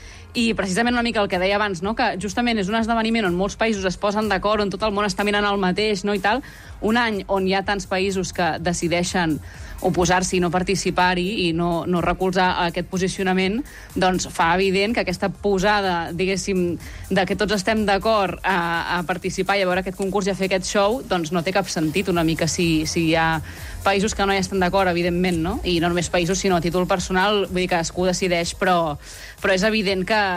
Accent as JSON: {"language": "Catalan", "town": "Sabadell", "region": "Catalonia", "country": "Spain", "said": "aquí a Sabadell, que jo soc de Sabadell"}